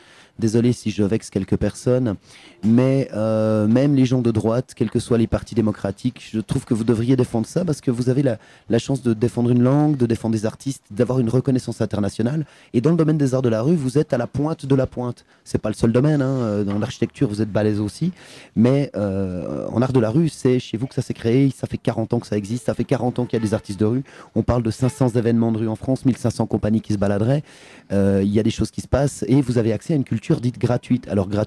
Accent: Switzerland; Ouais, ça marche très bien, mais on est suisse, hein.

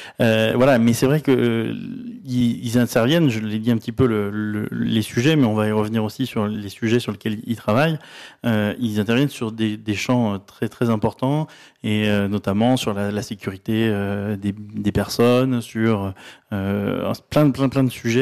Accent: France

